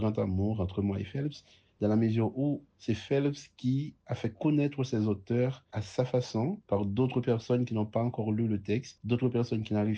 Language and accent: French; Jérémie, Grand'Anse, Haiti; J'ai grandi vraiment avec ces poèmes-là parce que moi, je viens de Jérémie.